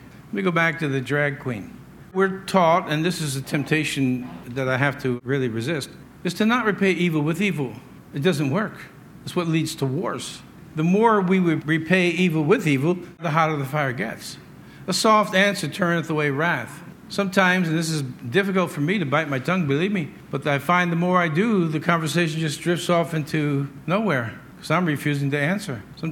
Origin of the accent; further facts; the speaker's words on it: United States; born there; I mean, I was born in America, but I mean, wherever my family came from, I'd be proud of my roots.